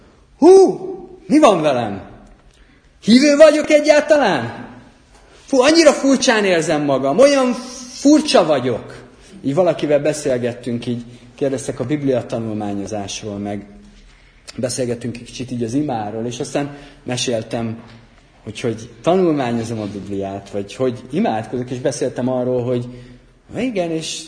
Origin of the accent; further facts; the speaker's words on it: Debrecen, Hajdú-Bihar, Hungary; emlékszem régen, amikor még debreceni voltam, igazából debreceni vagyok. Mindig debreceni vagyok.